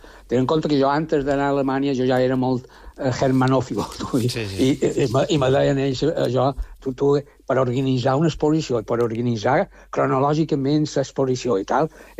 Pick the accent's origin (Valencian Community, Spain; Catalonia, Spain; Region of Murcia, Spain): Region of Murcia, Spain; Cartagena; born there; jo vaig néixer acabat la Guerra Civil a Espanya. I jo vaig néixer a Cartagena.